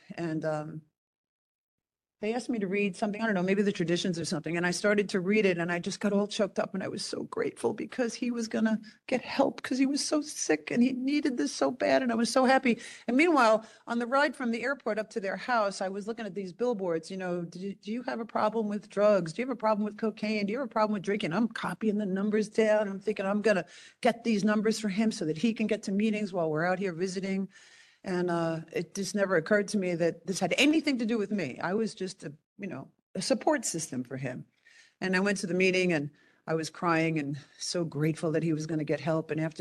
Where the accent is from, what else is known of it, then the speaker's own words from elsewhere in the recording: New York, United States; So I grew up in New York. I went to college in New York City.